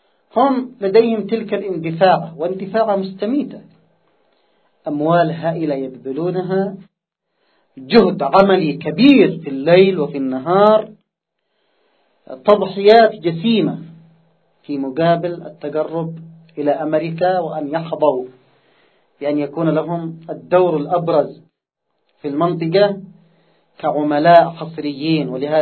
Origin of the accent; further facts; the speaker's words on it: Yemen; لاحظوا في المقابل نحن كشعب يمني